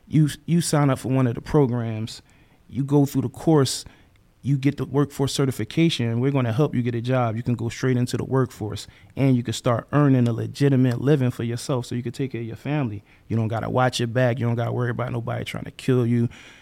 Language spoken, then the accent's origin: English; Philadelphia, Pennsylvania, United States; I'm from Philly. I'm from the streets.